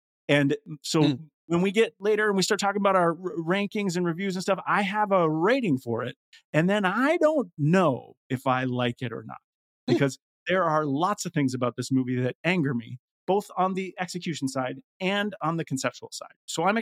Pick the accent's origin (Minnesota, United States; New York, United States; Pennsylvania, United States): Minnesota, United States; Minneapolis; I am from Minnesota. I grew up in a suburb of Minneapolis and was born in the city.